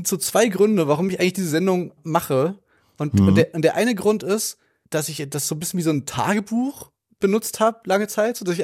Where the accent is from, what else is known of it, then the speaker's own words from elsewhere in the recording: East Germany, Germany; Ich glaube, das ist aber eher so eine Ossi-Sache. Ich glaube, bei uns im Osten, da waren die die Boomer-Generation, die war so